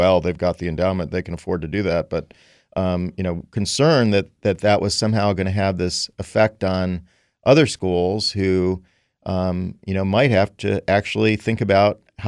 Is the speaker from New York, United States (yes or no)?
no; Michigan, United States; I'll single out one in my home state of Michigan